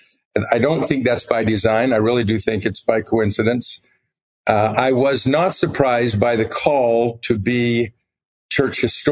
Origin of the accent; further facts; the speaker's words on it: Bountiful, Utah, United States; and my heart has always been in Huntsville, Utah, although my parents raised their children in Bountiful.